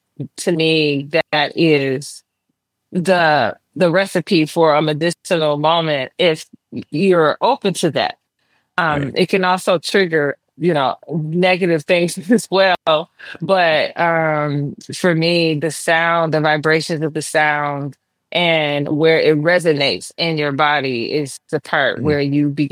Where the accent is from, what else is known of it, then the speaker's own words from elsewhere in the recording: Flint, Michigan, United States; And also growing up in Flint, Michigan, and again, my father not only just being a tap dancer, but also an educator and being involved in the community.